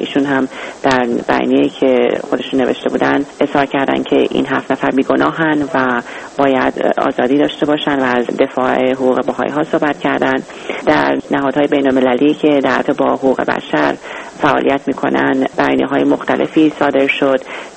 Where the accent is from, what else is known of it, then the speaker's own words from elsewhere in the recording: Iran; حالا درجه اول من بعد به عنوان یک ایرانی باهائی صریحا بگم